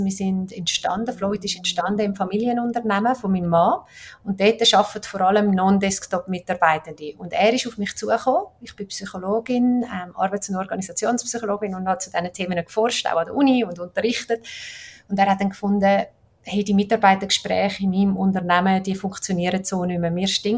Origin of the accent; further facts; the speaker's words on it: Switzerland; Vielleicht als Schweizerin oder wenn ich die Events wahrgenommen habe